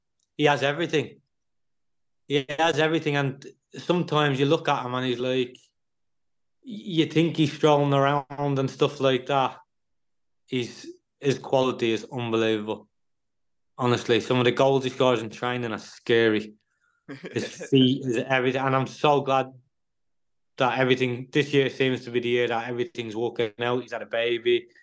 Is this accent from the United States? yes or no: no; Ireland; Just with being Irish and stuff like that.